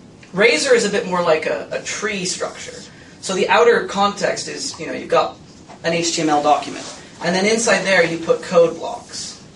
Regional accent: Vancouver, British Columbia, Canada; Yeah, I grew up in Vancouver, Canada.

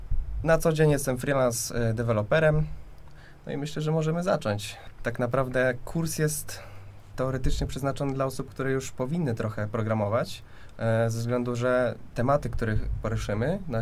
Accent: Szczecin, West Pomeranian Voivodeship, Poland; jestem ze Szczecina.

